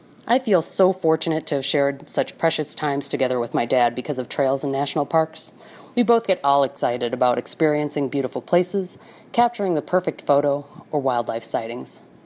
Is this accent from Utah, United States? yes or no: no; Chicago, Illinois, United States; I grew up in the Chicago suburbs, not exactly a hotbed of outdoor recreation.